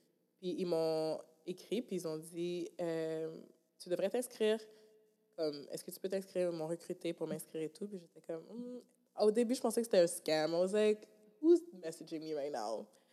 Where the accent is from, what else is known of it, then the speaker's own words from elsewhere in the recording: Montreal, Quebec, Canada; Parce que je viens de Montréal